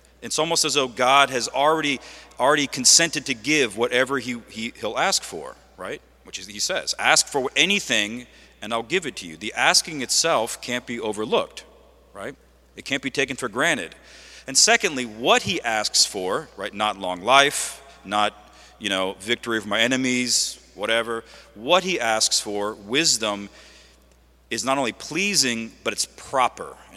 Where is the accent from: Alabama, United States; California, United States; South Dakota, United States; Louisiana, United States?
Louisiana, United States; Lafayette; I'm a priest from Lafayette. I teach at the seminary in Covington.